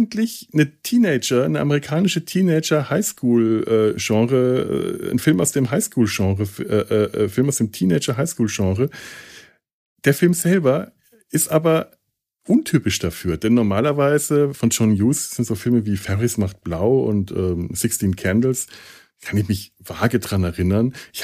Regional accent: Schweinfurt, Bavaria, Germany; Also wir hatten bei uns in Schweinfurt, wo ich zur Schule ging, ja auch eine Kaserne, eine amerikanische Kaserne

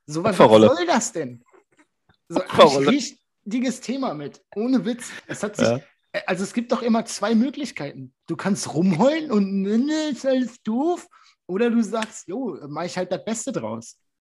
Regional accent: Baden-Württemberg, Germany; In Baden-Württemberg war die Inzidenz nie über 50.

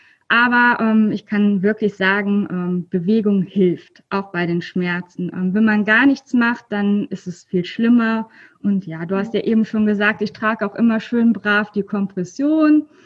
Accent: North Rhine-Westphalia, Germany; ich komme aus der Nähe von Köln. Die Bibliothek liegt auch in Bergheim, hier wohne ich auch

